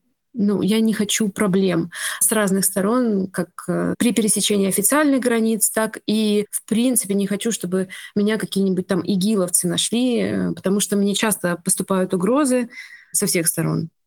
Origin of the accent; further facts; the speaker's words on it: Russia; now in Middle East; Я из России, работаю журналисткой